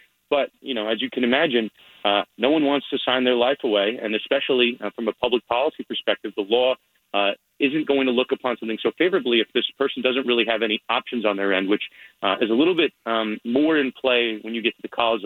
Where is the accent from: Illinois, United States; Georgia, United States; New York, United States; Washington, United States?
New York, United States; I mean, I'm from New York, which is a little more conservative when it comes to reopening.